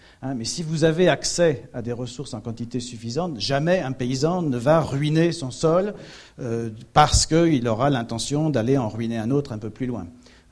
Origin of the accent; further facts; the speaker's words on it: France; Mais comment est-ce que nous, en tant que Français, on peut dire c'est absolument aberrant de faire ce genre de choses?